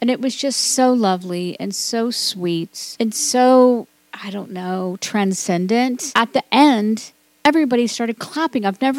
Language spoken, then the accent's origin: English; Cincinnati, Ohio, United States; my hometown and kind of come to grips with it, because I've always felt like Cincinnati, although lovely to grow up, there was parts of me, certainly in my high school and college years, I just felt depressed.